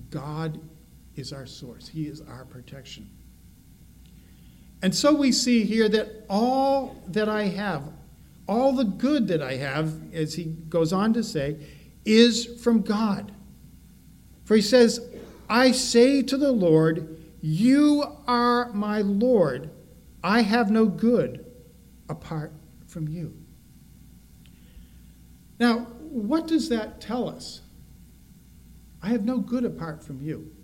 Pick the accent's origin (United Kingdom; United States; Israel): United States; Colrain, Massachusetts; Now, the town I grew up out in Western Mass, a little town called Coleraine